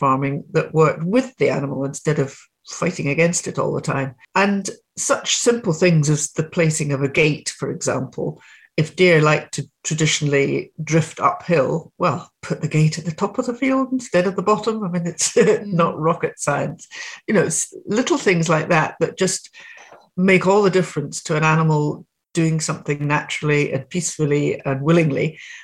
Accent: Glasgow, Scotland, United Kingdom; Well, I come from Glasgow originally, was brought up there.

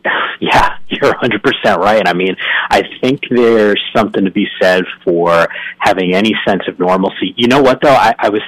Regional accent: New Jersey, United States; also born or lived in Bronx, New York; make reference to the 201 New Jersey area code, and that's where I grew up. That's home. You know, I was born in the Bronx.

